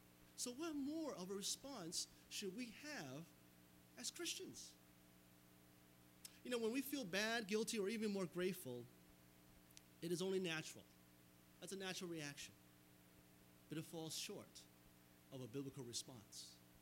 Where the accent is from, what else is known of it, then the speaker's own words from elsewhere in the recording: United States; born there; Thank God I was born in America and not in Cambodia or some third world country.